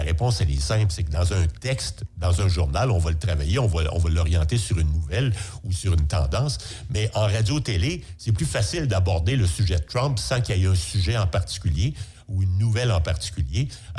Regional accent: Quebec, Canada; chez nous, au Québec

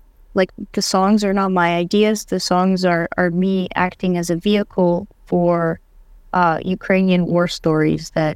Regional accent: Winnipeg, Manitoba, Canada; I'm a drummer and composer, and I was raised in Winnipeg. I went to school here to the U of M

